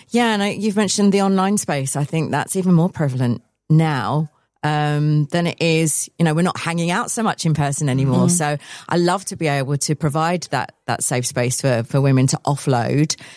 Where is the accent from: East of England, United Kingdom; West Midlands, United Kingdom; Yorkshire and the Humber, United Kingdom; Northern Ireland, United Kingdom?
East of England, United Kingdom; Leigh-on-Sea; We're a networking group franchise based predominantly in Essex, because that's where I'm from. I'm from Leigh-on-Sea near Southend.